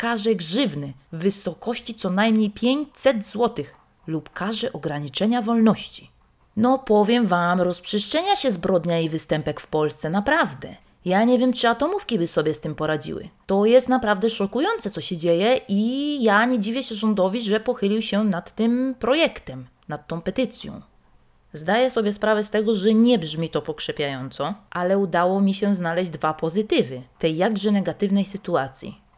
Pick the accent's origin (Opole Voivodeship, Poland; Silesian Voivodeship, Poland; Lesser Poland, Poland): Silesian Voivodeship, Poland; accent: Silesian; W połączeniu z moimi śląskimi naleciałościami i korpomową, no to akcent pierwsza klasa.